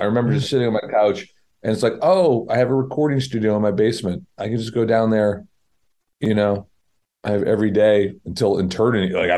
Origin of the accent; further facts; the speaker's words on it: New England, United States; also born or lived in Boston / West Coast; So, like, I grew up in New England, not Boston as a kid. Then Boston as an adult, then moved to the West Coast and back.